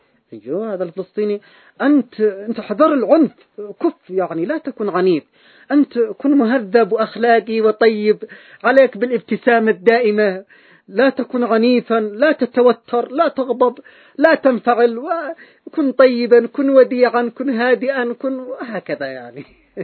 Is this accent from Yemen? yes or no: yes; Yemen; عندنا في اليمن